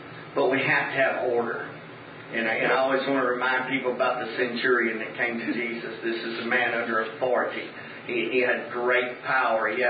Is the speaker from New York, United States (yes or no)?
no; Texas, United States; And we cast demons out until I'm from Texas, so until the cows come home.